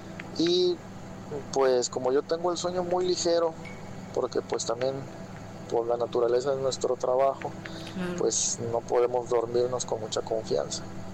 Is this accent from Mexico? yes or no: yes; Poza Rica, Veracruz, Mexico; Yo soy de Poza Rica, Veracruz, pero me tocó en un pozo pues no muy lejos.